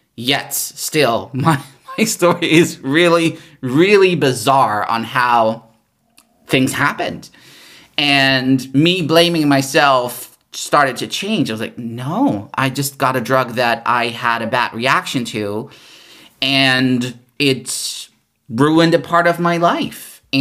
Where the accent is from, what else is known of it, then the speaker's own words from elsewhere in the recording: Netherlands; first language Dutch; English is a second language; It's also easier to write in my native tongue. It's also, from a cultural aspect, different as a Dutchie.